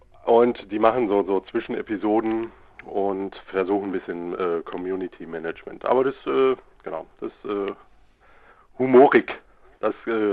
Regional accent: Hesse, Germany; Aus der Nähe von Kassel.

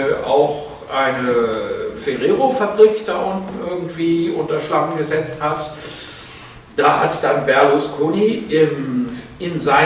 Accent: Marburg, Hesse, Germany; ich bin nun in Marburg aufgewachsen und das ist also so die Ecke von Allendorf

